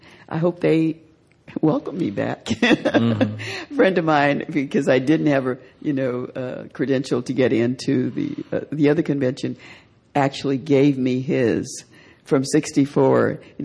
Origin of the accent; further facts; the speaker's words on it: Monroe, Louisiana, United States; When I grew up in Monroe, Louisiana, where there was a whole different story.